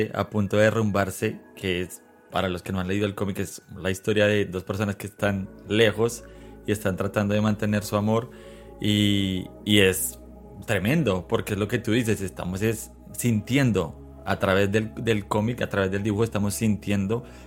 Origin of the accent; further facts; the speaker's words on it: Colombia; como colombiano no podía dejar de pasar dos detalles